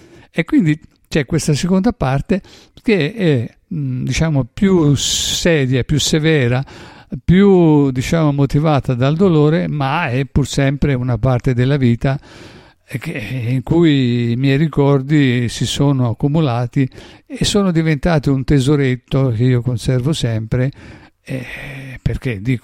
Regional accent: Sicily, Italy; now in Florence, Italy; mi sono trasferito dalla Sicilia a Firenze per vari motivi familiari

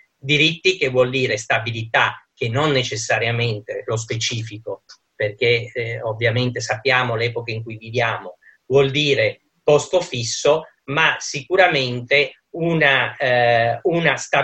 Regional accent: Southern Italy, Italy; moved away; essendo qui ormai da tanti anni, all'83, sono meridionale ed ancora oggi, da quando io sono partito dalla mia terra nell'83

